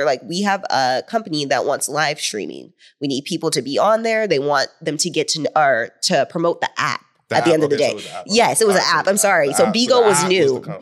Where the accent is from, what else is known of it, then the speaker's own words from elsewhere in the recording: Seattle, Washington, United States; I am from Seattle, Washington.